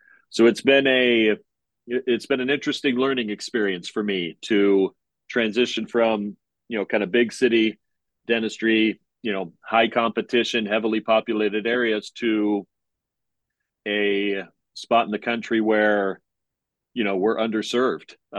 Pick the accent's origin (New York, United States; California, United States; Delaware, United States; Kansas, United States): California, United States; I grew up in Southern California.